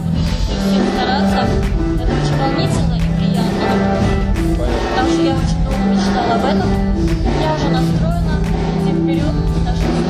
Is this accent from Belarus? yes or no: no; Tashkent, Uzbekistan; now in Krasnodar, Russia; И так я закончила музыкальный колледж в городе Ташкенте. Я родом из Ташкента.